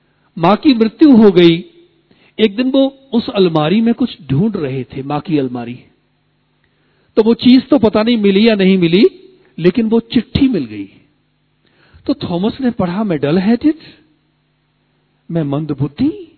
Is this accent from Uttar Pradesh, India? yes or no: yes; Uttar Pradesh, India; मेरा जन्म मथुरा के पास गांव में हुआ